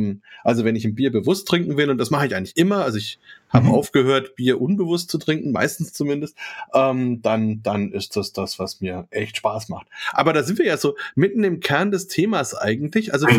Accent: Bavaria, Germany; mich als Franke holt das absolut ab

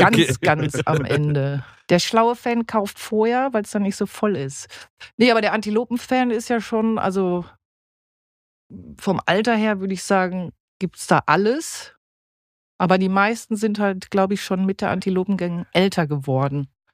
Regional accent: Dortmund, North Rhine-Westphalia, Germany; Ich komme halt aus Dortmund

